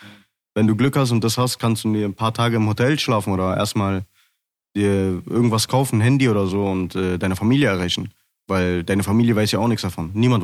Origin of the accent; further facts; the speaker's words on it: Germany; Ich kann ja nicht mich integrieren, wenn ich hier aufgewachsen und also wenn ich hier geboren bin. Ich bin ja schon Deutscher.